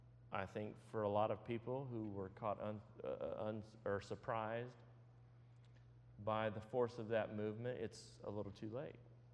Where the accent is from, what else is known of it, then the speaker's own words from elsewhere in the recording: California, United States; a bill was introduced in my home state of California